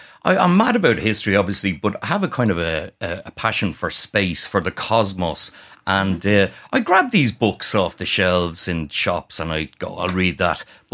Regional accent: Ireland; But we, as the Irish, would have been denied entry into the castle for centuries

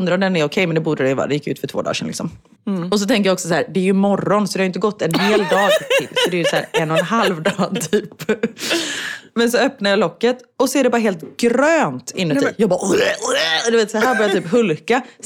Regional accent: Sweden; Det kanske finns hemma i Sverige också.

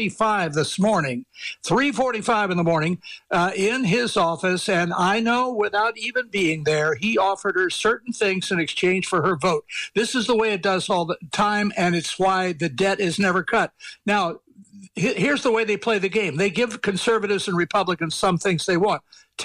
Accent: Washington, District of Columbia, United States; I mean, I was born in Washington. I grew up there. I've lived there most of my life.

